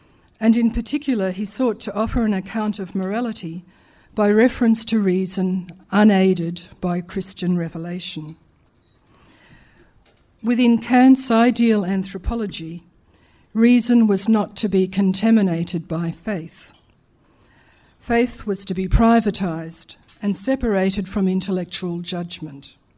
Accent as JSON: {"language": "English", "region": "Queensland", "country": "Australia", "tie": "born or raised there", "said": "I think the most important thing about me really is that I grew up in Western Queensland."}